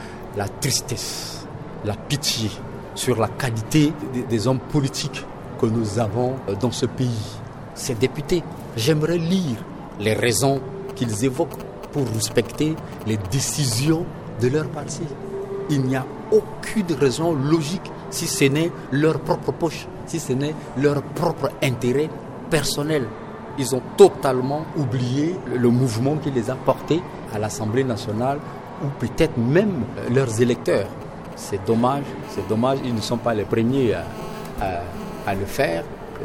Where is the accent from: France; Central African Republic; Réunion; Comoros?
Central African Republic; nous sommes tous des Centrafricains. Il n'y a aucun étranger dans les Zingobiani. Nous sommes chez nous.